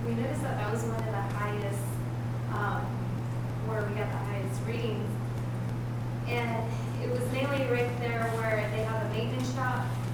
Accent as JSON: {"language": "English", "town": "Kansas City", "region": "Kansas", "country": "United States", "tie": "born or raised there", "said": "I'm a resident, or I was born and raised in Argentina, which is in KCK, next to the second largest rail yard in the U.S."}